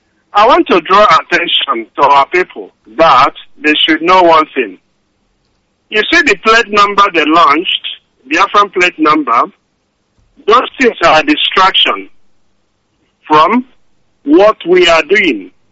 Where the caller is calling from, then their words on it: Australia; I'm coming from Australia.